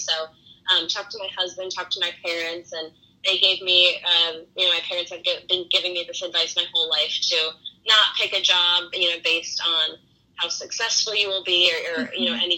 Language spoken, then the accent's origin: English; Wisconsin, United States; She also at the same time that I was growing up in Wisconsin, she was working in Wisconsin